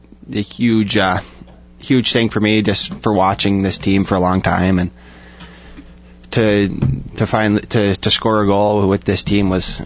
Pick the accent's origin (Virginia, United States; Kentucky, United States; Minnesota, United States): Minnesota, United States; Delano; Yeah, it was awesome. It's cold there. Backyard rinks are awesome. My parents actually just flooded their rink recently, so.